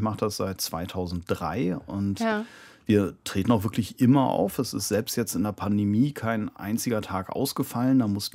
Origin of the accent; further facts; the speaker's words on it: North Rhine-Westphalia, Germany; now in Berlin, Germany; Also ich bin ein Westfale in Berlin, so ist es eben.